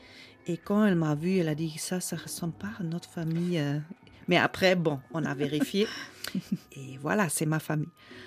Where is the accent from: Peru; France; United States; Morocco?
Peru; born there; French is a second language; Je suis née à Pérou.